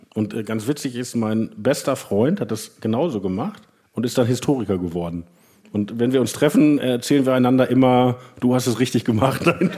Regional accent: Wanne-Eickel, North Rhine-Westphalia, Germany; Ich komme ja aus dem Ruhrgebiet, ich komme aus Wanne-Eickel, wo früher alle in der SPD waren.

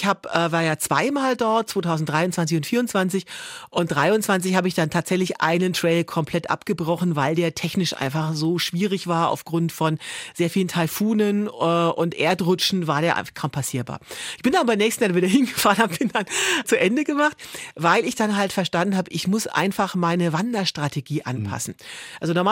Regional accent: Berlin, Germany; ich komme ja aus Berlin.

